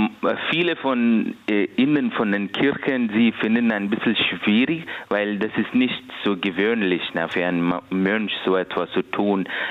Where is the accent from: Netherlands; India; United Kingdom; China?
India; first language Kannada; German is a second language; Ja, weil ich komme ursprünglich aus Indien. Das ist meine Muttersprache. Die Sprache heißt Kannada